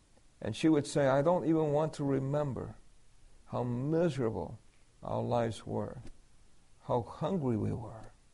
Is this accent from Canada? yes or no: no; El Fanguito, Puerto Rico; born there; I said, I was born in Puerto Rico. And he said, where? And I said, El Fanguito.